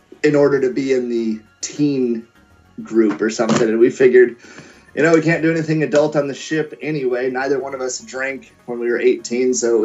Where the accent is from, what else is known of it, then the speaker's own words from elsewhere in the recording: Montana, United States; cause I'm originally from Montana. So my family's got a lot of country boy in us.